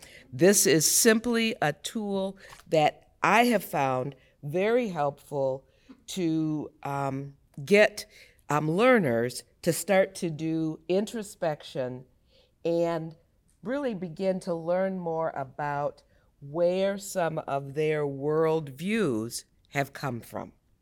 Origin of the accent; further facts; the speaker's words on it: the South, United States; born there; I was born in the South. My parents are from the South. I am heavily influenced by that Southern root.